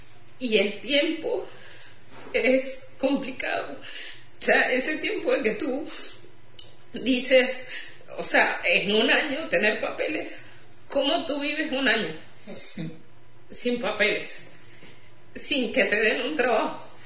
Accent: Venezuela; moved away; Yo tuve que salir de Venezuela, que es mi país de origen

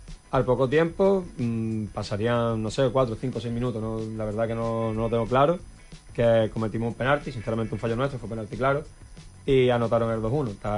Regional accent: Huelva, Andalusia, Spain; Soy de aquí de Huelva, pero raíces tarsileñas, sí.

